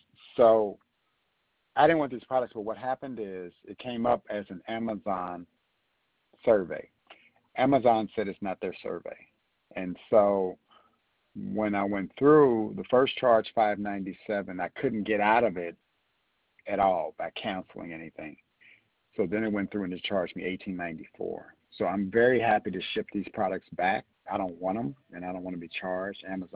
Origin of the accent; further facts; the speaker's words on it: St. Louis, Missouri, United States; now in Los Angeles, United States; Originally from St. Louis, but I live in L.A. for the last 40-something years.